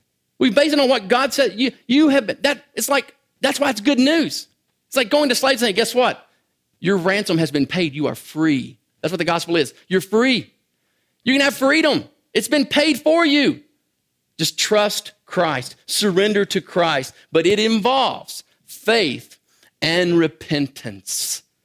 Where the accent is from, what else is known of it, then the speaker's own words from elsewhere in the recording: United States; I'm from the United States.